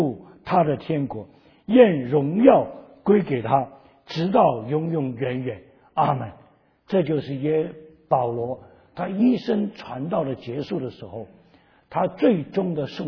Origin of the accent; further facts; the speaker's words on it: China; 我们中国人叫什么？叫做擦啊擦。